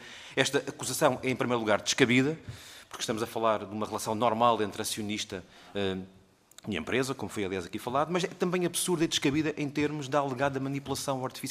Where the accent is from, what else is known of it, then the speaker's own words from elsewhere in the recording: Portugal; É isto que nos interessa enquanto portugueses e enquanto cidadãos.